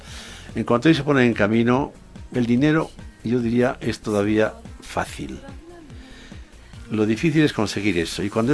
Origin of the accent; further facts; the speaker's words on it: San Sebastián, Basque Country, Spain; Porque, bueno, yo soy de San Sebastián, ¿no? Junto al mar